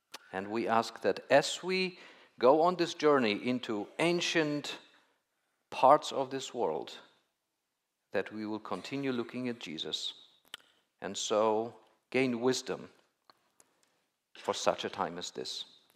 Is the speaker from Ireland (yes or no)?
no; Poland; English is a second language; specifically from my home country in Poland